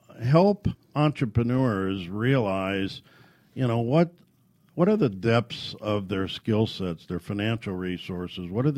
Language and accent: English; Ireland; And being Irish, I was cursed with taking something small and being forced to make it bigger.